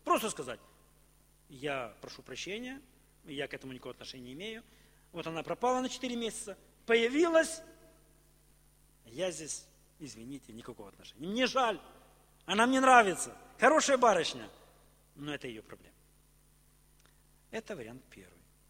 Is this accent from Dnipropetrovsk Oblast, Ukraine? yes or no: no; Kherson, Kherson Oblast, Ukraine; мы из Херсона, и мы им как бы презентуем Херсон